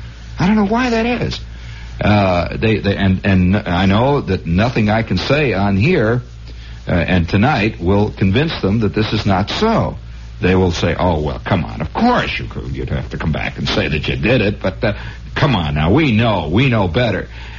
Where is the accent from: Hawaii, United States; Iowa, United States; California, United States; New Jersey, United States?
New Jersey, United States; Trenton; I say, okay, Trenton. I'm from Trenton.